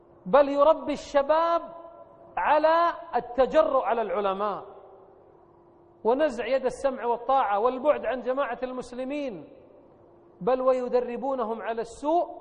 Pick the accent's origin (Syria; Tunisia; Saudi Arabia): Saudi Arabia; عندنا في السعودية